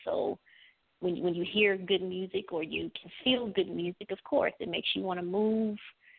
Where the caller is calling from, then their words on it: Atlanta, Georgia, United States; I'm actually calling from Atlanta.